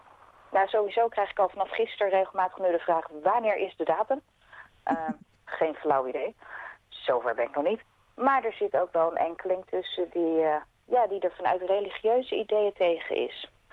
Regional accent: Netherlands; En zeker als Nederlander kwamen sommige dingen bij mij hard aan.

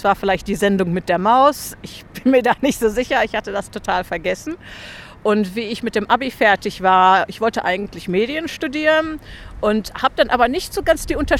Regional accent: Germany; es war sehr, war nicht so eine große Auswahl, wie ich es vielleicht aus Deutschland gewohnt bin. Brot als Deutscher war natürlich eine Sache.

